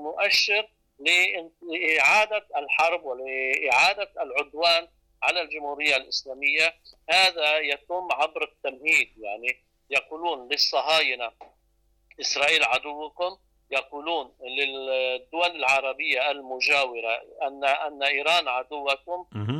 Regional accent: Lebanon; عندنا في لبنان

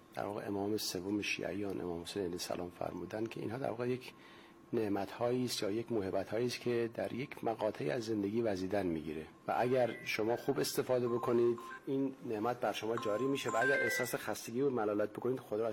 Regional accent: Hamadan, Iran; خب من در واقع به نوعی تربیت شده و بزرگ شده شهر همدان هستم. شهر تاریخی، پایتخت تاریخ و تمدن ایران زمین، همدان 7000 ساله است.

